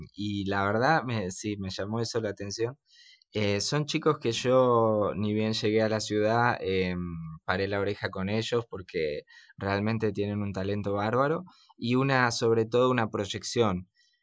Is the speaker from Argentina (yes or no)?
yes; Bariloche, Río Negro, Argentina; va a ser para mí también importante volver a mi ciudad natal, esta vez con el disco para presentar, y tengo varios invitados de Bariloche